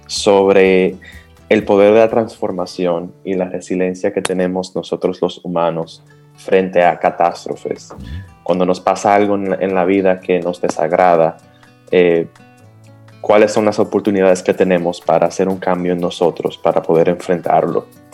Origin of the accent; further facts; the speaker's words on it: Dominican Republic; cómo somos nosotros no dominicanos, que tenemos tanto que ofrecerle a la cultura